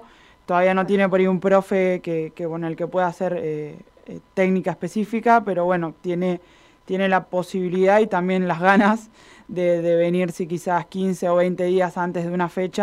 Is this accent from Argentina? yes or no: yes; Buenos Aires, Argentina; nosotras que somos de Buenos Aires